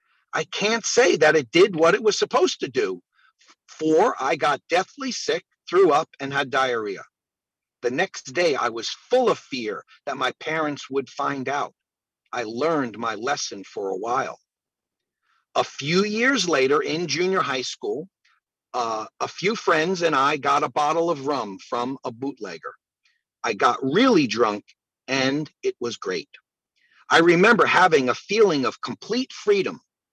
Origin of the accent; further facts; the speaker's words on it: Canada; I'm a redheaded Indian." I grew up on a reservation in Canada. As a young fellow, I was a proud Mi'kmaq Indian.